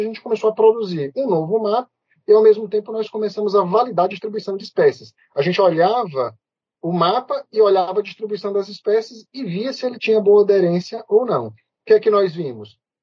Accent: Ceará, Brazil; E eu sou originalmente do Ceará, então, por coincidência, acabei passando na mesma cidade que eu tinha nascido e voltei para o Ceará.

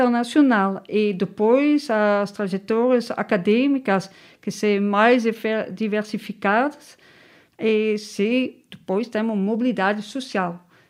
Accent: Netherlands; Portuguese is a second language; now in Marseille, France; eu sou holandesa, não sou francesa, e eu moro na França para a cidade de Marseille, porque eu gosto muito de Marseille.

